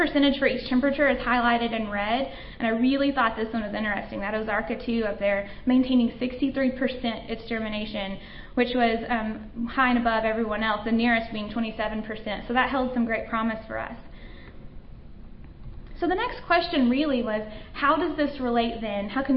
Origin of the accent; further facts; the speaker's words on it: Alma, Arkansas, United States; He's actually the mascot of my hometown, which was Alma and the self-proclaimed spinach capital of the world, so that's where I'm from.